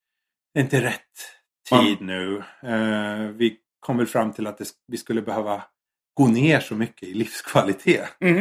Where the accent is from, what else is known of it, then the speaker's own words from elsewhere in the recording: Sweden; moved away as an adult; för ett år sedan, ganska exakt, var jag faktiskt hemma i Sverige.